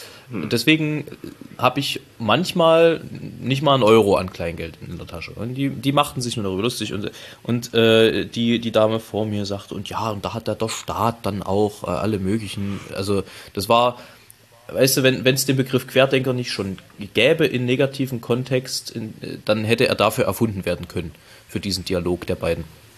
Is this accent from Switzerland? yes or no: no; East Germany, Germany; ich bin ja nun selber gebürtiger Ostdeutscher